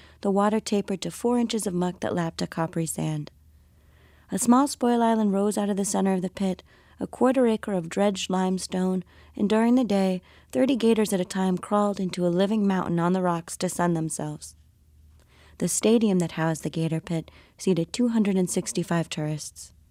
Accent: Florida, United States; Well, so I grew up in South Florida

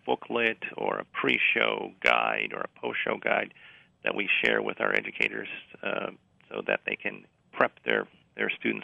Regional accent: Milwaukee, Wisconsin, United States; I'm originally from Milwaukee. Lived in Wisconsin on the Mississippi River for a while.

